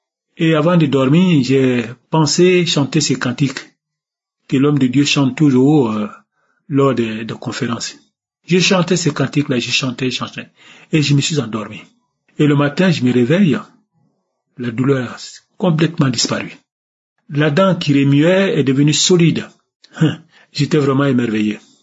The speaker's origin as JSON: {"language": "French", "country": "Côte d’Ivoire", "lives_now": "France", "said": "Je suis ivoirien, je réside en France. Je suis âgé de 111 ans."}